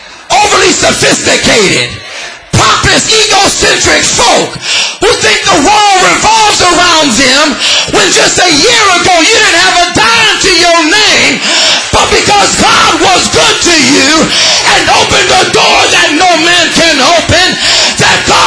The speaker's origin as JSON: {"language": "English", "town": "Los Angeles", "region": "California", "country": "United States", "said": "And I'm from South Central LA, and I'm not ashamed to say it. And I remember when I was a kid, my mama was so poor that we had to stand in line to get government cheese"}